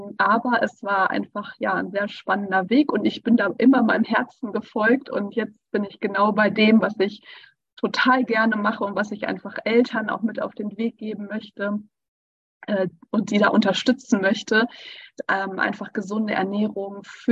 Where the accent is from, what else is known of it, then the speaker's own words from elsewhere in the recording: North Rhine-Westphalia, Germany; weil ich auf einem Bauernhof groß geworden bin in Ostwestfalen